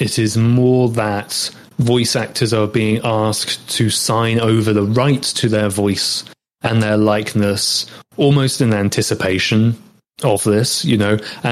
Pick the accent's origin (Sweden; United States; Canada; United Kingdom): United Kingdom; accent: British; because obviously I'm British and that's my accent